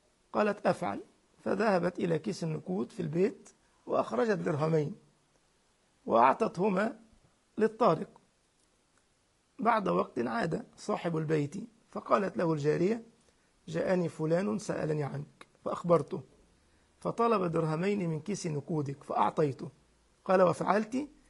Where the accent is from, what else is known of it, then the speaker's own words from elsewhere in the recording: Egypt; يعني عندنا في مصر خد دول ولعل وعسى